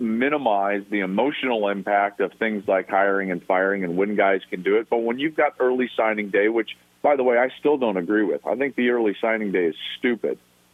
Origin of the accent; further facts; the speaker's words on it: Colorado, United States; I grew up in Colorado.